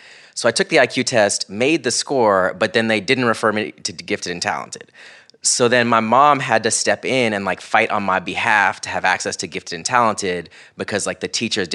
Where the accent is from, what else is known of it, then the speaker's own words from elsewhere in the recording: Florida, United States; growing up in Central Florida. I went to a predominantly white elementary school. It was really conservative.